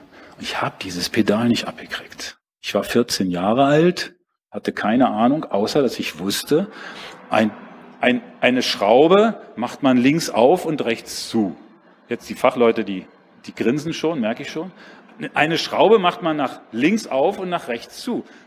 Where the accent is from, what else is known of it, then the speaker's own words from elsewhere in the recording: Berlin, Germany; in Berlin bin ich groß geworden